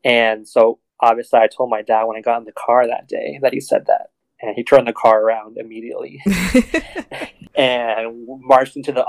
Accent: the South, United States; I grew up in the South, and I think that toxic masculinity is more prevalent in the South

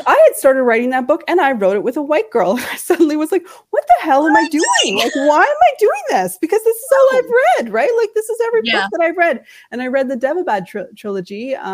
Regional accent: Calgary, Alberta, Canada; because like I grew up in Canada. I'm not surrounded by this stuff, right? And we didn't have a lot of family around. Like we were the only people where we lived. I grew up in Calgary actually

